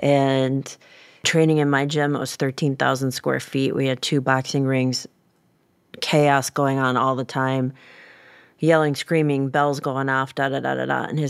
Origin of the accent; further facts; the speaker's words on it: Bloomington, Minnesota, United States; also born or lived in Baltimore; I was born in Baltimore, Maryland, and landed in Bloomington, Minnesota. My father was in the Army and then became an engineer, so we landed here. And so I pretty much grew up here.